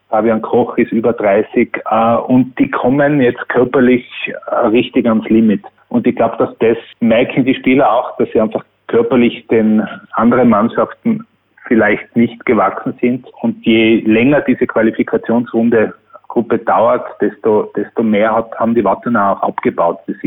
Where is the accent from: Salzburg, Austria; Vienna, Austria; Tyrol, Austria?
Tyrol, Austria; Und ich bin als Tiroler, sage ich mal so, ich würde mich freuen